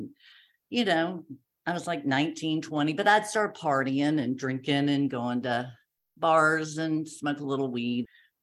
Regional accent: Kentucky, United States; accent: twang; But anyway, I grew up in Kentucky. So that's where I have a little bit of a twang here.

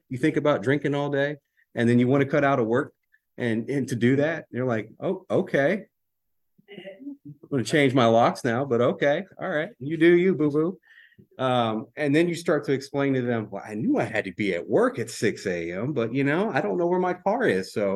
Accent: Baton Rouge, Louisiana, United States; And unfortunately, I'm from Baton Rouge, Louisiana. I eat a lot of that shit.

